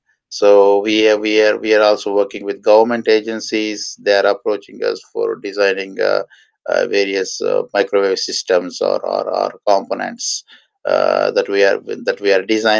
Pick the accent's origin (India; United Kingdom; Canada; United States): India; Ongole, Andhra Pradesh; it is to my hometown in Ongole